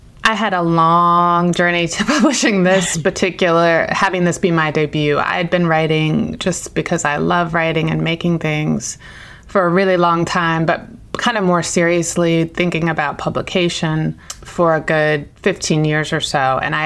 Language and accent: English; Virginia, United States; I inherited this idea of home was going back 10 hours to South Carolina, where my aunties and uncles and a bazillion cousins lived, and my grandma, and then coming home to Virginia.